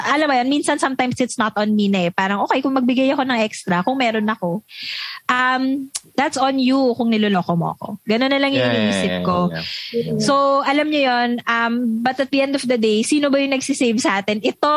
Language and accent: Tagalog; Pasay, Metro Manila, Philippines; Taga-Pasay ako, tapos inaaraw-araw ako pa Quezon City at kung saan-saan.